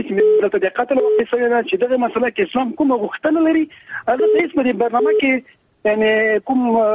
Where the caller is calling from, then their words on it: Mazar-i-Sharif, Balkh, Afghanistan; زه خو د مزار نه صرف تماس کښېم